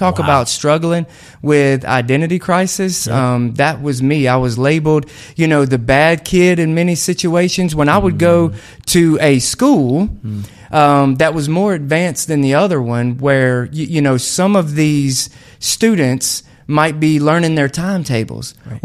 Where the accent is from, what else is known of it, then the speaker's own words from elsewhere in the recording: Columbia, Alabama, United States; I'm from a small one red light town, man. 689 people in my hometown, Columbia, wow. Alabama.